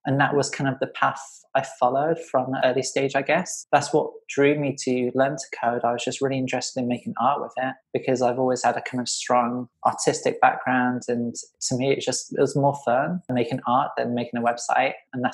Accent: England, United Kingdom; now in Toronto, California, United States; I'm a 33-year-old creative developer originally from England. I currently work in Toronto.

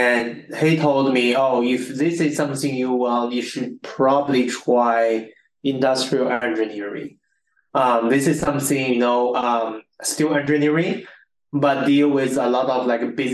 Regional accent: China; English is a second language; I born and raised in China, mainland China.

